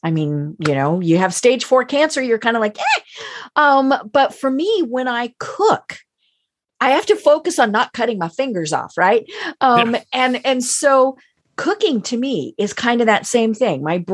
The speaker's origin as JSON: {"language": "English", "region": "Colorado", "country": "United States", "said": "and I'm from Colorado, and so, you know, I'm very much nature."}